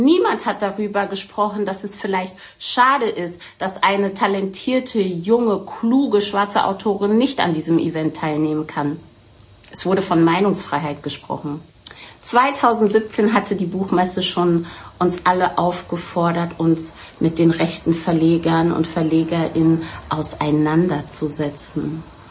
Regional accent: Frankfurt, Hesse, Germany; Frankfurt ist meine Heimat.

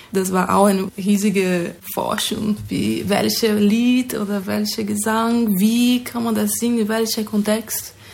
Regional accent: Brazil; now in Germany; Ich komme aus Brasilien. Ich lebe in Deutschland seit 2010.

